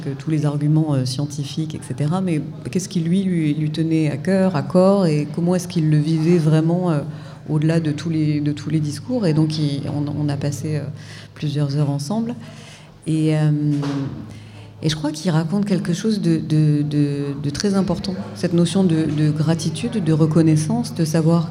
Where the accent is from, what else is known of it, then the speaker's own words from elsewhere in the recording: Grenoble, Auvergne-Rhône-Alpes, France; born there; Mais après moi je suis née à Grenoble, donc pas très loin d'ici, donc le Rhône est très important aussi.